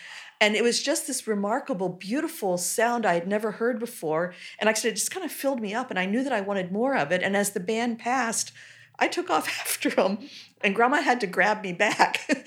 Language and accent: English; Virginia, United States; I grew up in Virginia in a very small, lightly populated area. And there's a small town there called Callio.